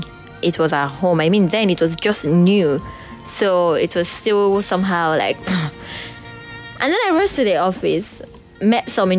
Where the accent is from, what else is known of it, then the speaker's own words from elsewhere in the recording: Delta, Nigeria; now in Lagos, Nigeria; I came from Delta. You just shot yourself. Stop lying. By the way, I came to Lagos already taken.